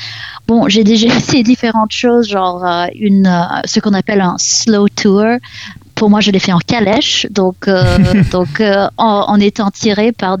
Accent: Canada; now in France; j'ai un ami qui me rend visite du Canada en ce moment, de mon pays natal, avec un musicien avec qui j'ai grandi.

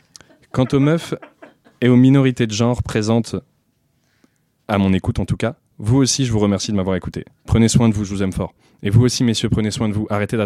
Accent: Cherbourg, Normandy, France; Alors, bonjour. Moi, j'ai grandi à Cherbourg.

